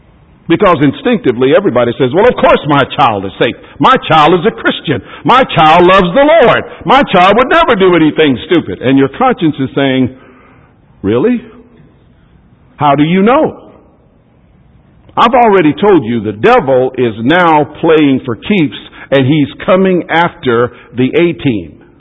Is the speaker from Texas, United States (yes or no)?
yes; Texas, United States; born there; I was born in Texas, and … You could find a Billy Ray on every corner in Texas.